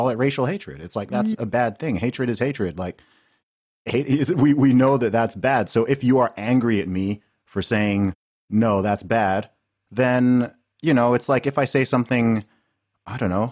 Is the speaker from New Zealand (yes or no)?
no; Saudi Arabia; I grew up in Saudi Arabia